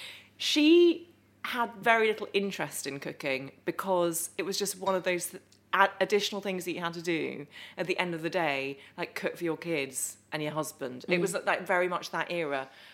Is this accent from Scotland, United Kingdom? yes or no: no; Epsom, South East England, United Kingdom; Grew up in Epsom, was born in Epsom, spent the first 4 years of my life there. I'm half Swiss, so my mother's originally from Switzerland.